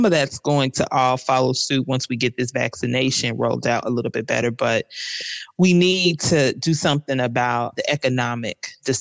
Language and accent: English; Kansas City, Missouri, United States; Growing up in Kansas City, I'm just so used to it being below zero.